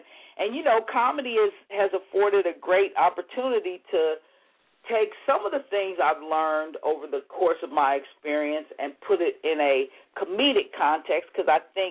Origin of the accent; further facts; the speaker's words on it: Kansas City, Missouri, United States; No. Actually, I'm originally from Kansas City.